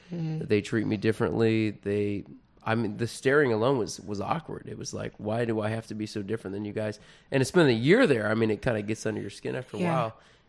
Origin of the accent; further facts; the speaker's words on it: Portland, Indiana, United States; No, and it's interesting. Like, I grew up in Portland, Indiana. I went to Bloomington.